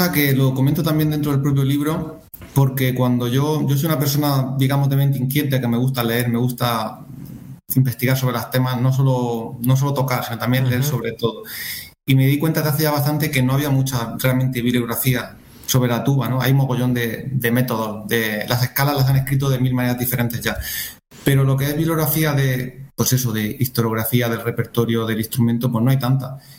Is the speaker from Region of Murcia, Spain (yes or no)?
yes; Cartagena, Region of Murcia, Spain; pues yo soy músico, tubista, soy de Cartagena